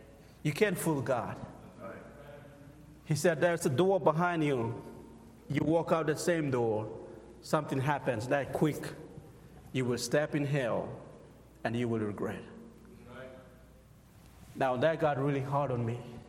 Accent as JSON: {"language": "English", "country": "Papua New Guinea", "tie": "born or raised there", "moved": "as an adult", "lives_now": "United States", "said": "I am from Papua New Guinea, born and raised there. I've been in the state for 10 years now."}